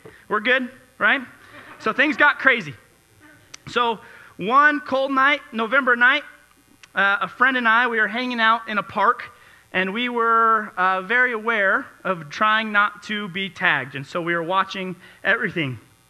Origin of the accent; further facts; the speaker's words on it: Alamosa, Colorado, United States; I was born and raised in Alamosa, Colorado, which is about 3 hours away.